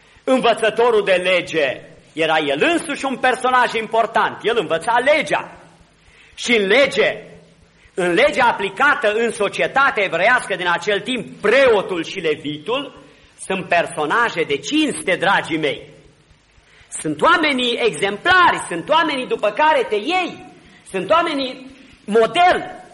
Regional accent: Romania; Noi suntem români și mai suntem și oameni moderni

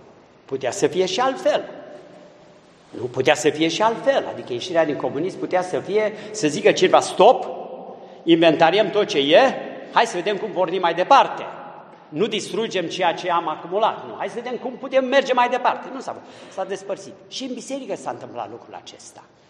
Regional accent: Transylvania, Romania; chiar dacă sunt ardelean, aduc din Ardeal lucrurile bune ale Transilvaniei

